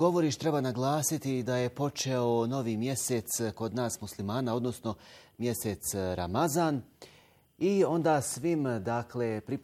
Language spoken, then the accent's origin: Bosnian; Bihać, Federation of Bosnia and Herzegovina, Bosnia & Herzegovina; born there; Ja sam se rodio u Bihaću, inače to je moj rodni grad.